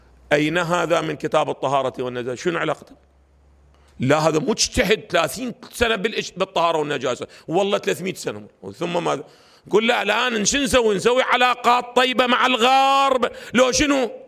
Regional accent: Iraq; وصار عندنا بالعراق بعد، لو ما صار عندنا بالعراق

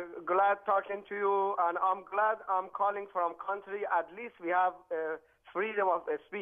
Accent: Iran; I grew up in Iran in a Muslim family.

